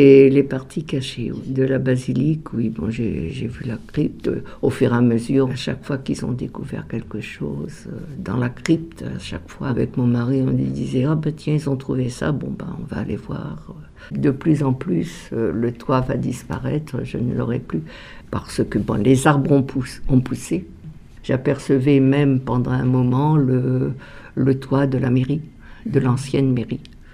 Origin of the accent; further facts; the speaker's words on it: La Rochelle, Nouvelle-Aquitaine, France; born there; Je suis née à La Rochelle, en Charente-Maritime. J'ai bientôt 71 ans, là, dans ce mois-ci.